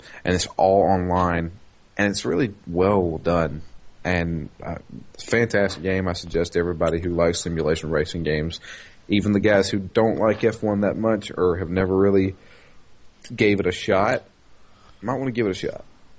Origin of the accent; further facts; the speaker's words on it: United States; You see, I'm an American, and you boot me from your lobbies and ban me